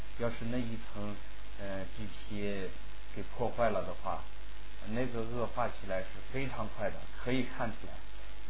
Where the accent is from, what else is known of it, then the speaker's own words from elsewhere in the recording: Guide, Qinghai, China; also born or lived in Yantai; 我记得我在小学我在初中那一段时间曾经在曾经在山东烟台上过一段学，那是我们老家山东烟台上学的时候